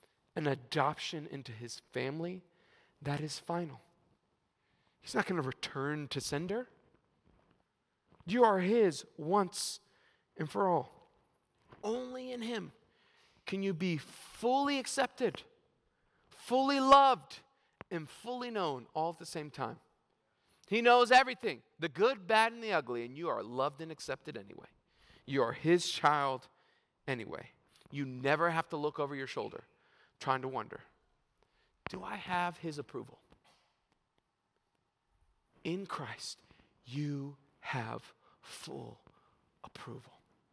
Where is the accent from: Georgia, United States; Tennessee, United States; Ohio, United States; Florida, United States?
Florida, United States; Orlando; I grew up in Orlando, Florida, and we had a whole lot of storms.